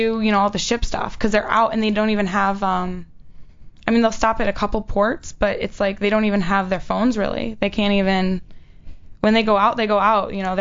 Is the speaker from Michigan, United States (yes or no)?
yes; Michigan, United States; I mean, I'm from Michigan, so you drive your car and you hit black ice and you can spin, you know, real easily.